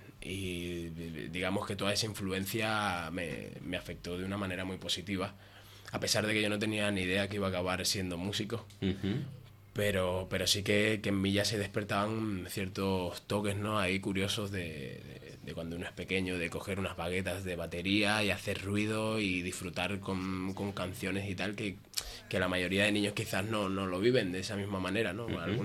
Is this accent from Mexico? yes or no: no; Caracas, Capital District, Venezuela; now in Spain; yo vengo de Caracas, Venezuela, y me vine aquí 8-9 años así aproximadamente, y ya desde entonces pues soy... venezocata español.